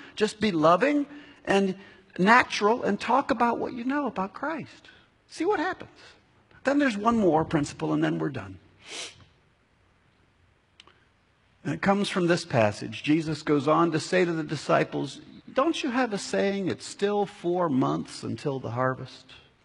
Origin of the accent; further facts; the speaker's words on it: Columbus, Ohio, United States; well, where are you from? I'm from Columbus, Ohio.